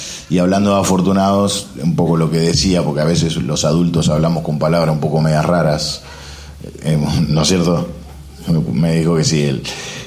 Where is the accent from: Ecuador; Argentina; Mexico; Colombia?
Argentina; no soy suizo, ¿no? Soy argentino, se nota, soy argentino. Yo tengo las mismas cosas, la misma cultura que tenemos todos